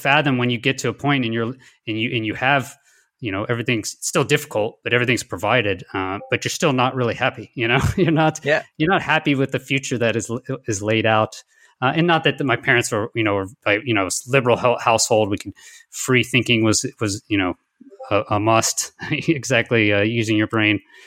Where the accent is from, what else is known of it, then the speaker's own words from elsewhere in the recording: Houston, Texas, United States; Yeah, so I grew up in Houston.